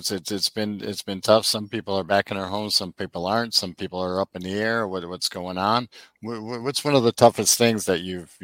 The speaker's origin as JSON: {"language": "English", "region": "Illinois", "country": "United States", "tie": "born or raised there", "also_born_or_lived": "Wisconsin", "said": "I was born in Wisconsin and grew up in Illinois."}